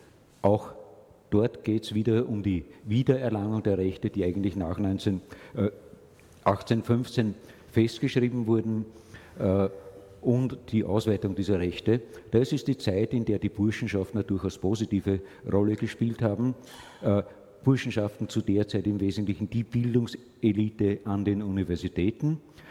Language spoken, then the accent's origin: German; Austria; Da sind wir als Österreicher relativ früh dran